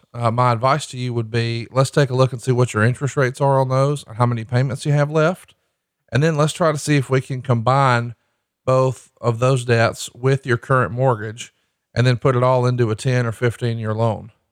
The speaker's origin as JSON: {"language": "English", "region": "Alabama", "country": "United States", "said": "But again, I'm a hillbilly from Alabama, a white dude."}